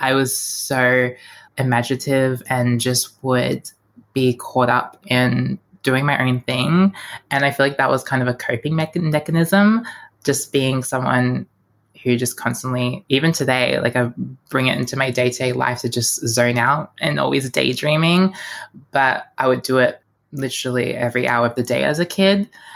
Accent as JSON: {"language": "English", "town": "Melbourne", "region": "Victoria", "country": "Australia", "tie": "born or raised there", "said": "growing up in Melbourne in general, I feel like going back to school as well, when you see the weather change so much"}